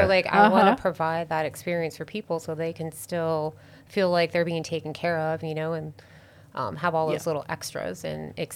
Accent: Connecticut, United States; also born or lived in Dallas / Minneapolis / Denver / Charlotte; now in Nashville, United States; I grew up in Connecticut. So kind of been all over the place. And like it here in Nashville, want to stay here and kind of put down some roots.

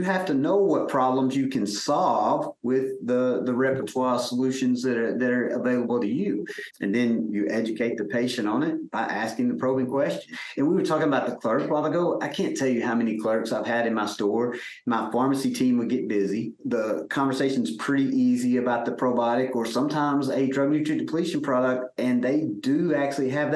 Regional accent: Mississippi, United States; I'm from Mississippi.

